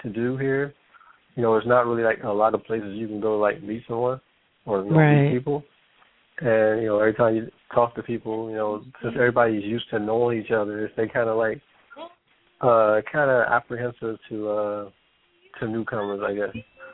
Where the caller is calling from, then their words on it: Jackson, Tennessee, United States; I'm calling from Jackson, Tennessee.